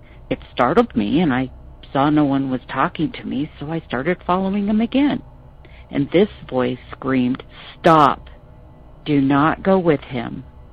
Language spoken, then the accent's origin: English; Prescott, Arizona, United States; I'm from Prescott, Arizona.